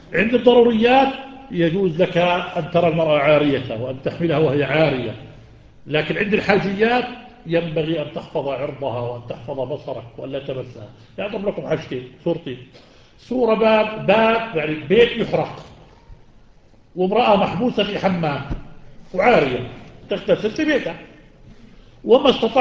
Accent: Jerash, Jerash Governorate, Jordan; جرش الجزيرة في مكة، وجرش بلدتنا

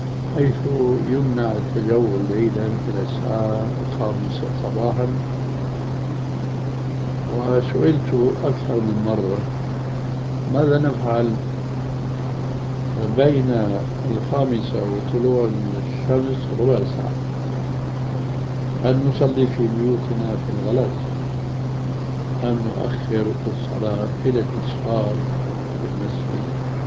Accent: Syria; now in Jordan; أنا هاجرت من سوريا إلى الأردن

